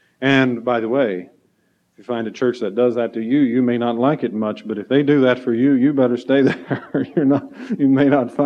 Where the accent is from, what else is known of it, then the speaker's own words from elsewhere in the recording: the Ozarks, United States; back where I was raised in the Ozarks